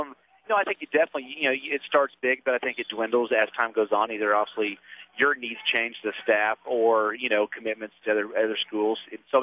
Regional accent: Kansas, United States; I'm partial. I'm from Kansas, so I like the Midwest kids.

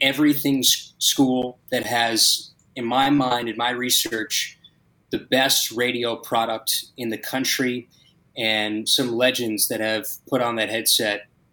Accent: New Jersey, United States; I grew up in New Jersey, spent most of my life there

